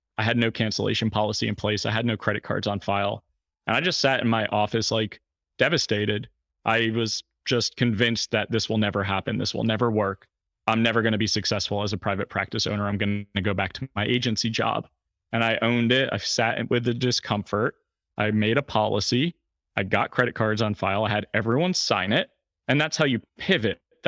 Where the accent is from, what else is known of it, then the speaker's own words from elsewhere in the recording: Fishkill, New York, United States; he was in Fishkill, New York, which is my hometown.